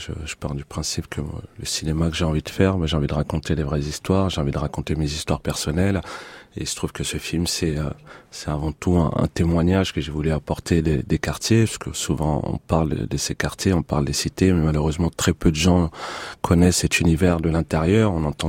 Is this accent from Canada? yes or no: no; Montfermeil, Île-de-France, France; j'ai grandi à Montfermeil, mais c'est vrai que j'en garde des bons souvenirs